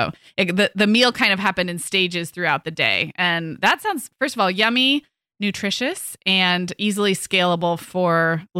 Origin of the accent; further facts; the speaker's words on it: California, United States; moved away as an adult; when I moved to the Midwest from growing up in California